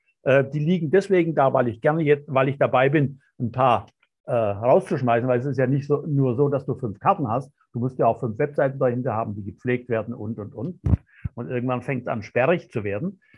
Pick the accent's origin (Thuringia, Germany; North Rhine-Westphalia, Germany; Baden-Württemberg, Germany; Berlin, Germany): Baden-Württemberg, Germany; Ich bin ja Schwabe.